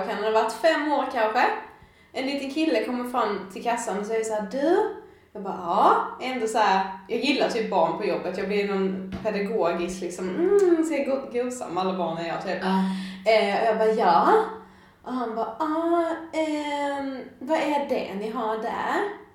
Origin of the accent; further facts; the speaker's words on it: Blekinge, Sweden; now in Stockholm, Sweden; mycket har jag hört om min dialekt och så vidare